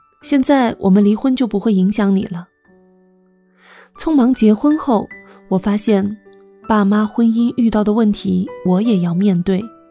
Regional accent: Inner Mongolia, China; 转眼人生已经39岁了。我在内蒙的矿区长大，父亲是煤矿工人，我家就住在矿区里。

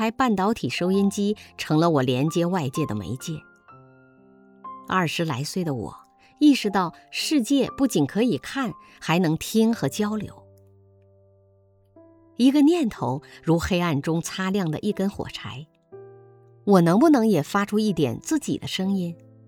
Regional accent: Yingkou, Liaoning, China; born there; 父母因为工作调动，从江阴老家来到东北。我于1971年出生在辽宁营口。邻居们看到我和姐姐，当面叹气，背后摇头。

